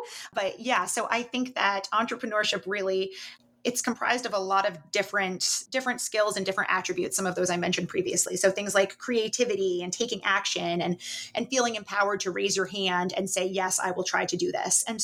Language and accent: English; Plattsburgh, New York, United States; also born or lived in Maryland; So I am originally from Plattsburgh, right across Lake Champlain, and born and raised in Plattsburgh.